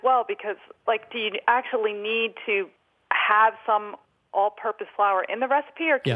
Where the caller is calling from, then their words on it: Pennsylvania, United States; Outside of Philadelphia.